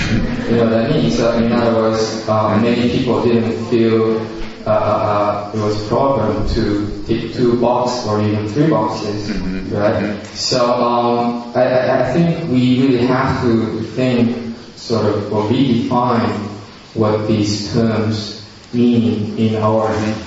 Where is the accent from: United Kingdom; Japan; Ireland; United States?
Japan; And for example, I come from Japan, and I my family is Buddhist, mm-hmm. right? So when I go back to Japan